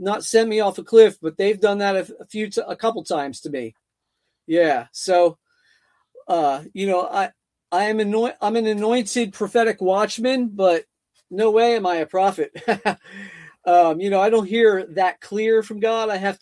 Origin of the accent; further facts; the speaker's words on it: Philadelphia, Pennsylvania, United States; life led me, you know, I'm from Philadelphia and I was out in California, and … life led me to homelessness.